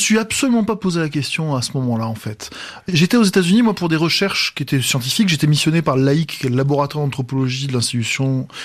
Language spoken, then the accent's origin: French; Île-de-France, France; born there; Moi, je suis né dans le Val-de-Marne, vous l'avez rappelé, mais en fait, je suis d'une famille de Marseille, marseillaise, provençale.